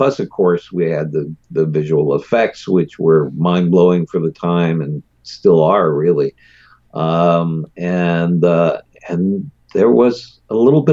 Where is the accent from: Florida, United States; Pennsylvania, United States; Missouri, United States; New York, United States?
Pennsylvania, United States; Philadelphia; And not that growing up in Philadelphia was bad, but I yearned to leave and find my own place in the world.